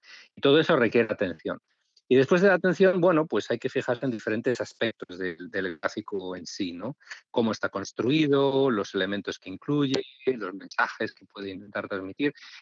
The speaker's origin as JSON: {"language": "Spanish", "region": "Galicia", "country": "Spain", "moved": "yes", "lives_now": "Miami, United States", "said": "España, que es mi país de origen. Yo soy español, gallego"}